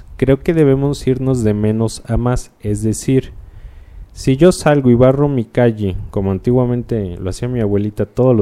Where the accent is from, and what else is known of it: Mexico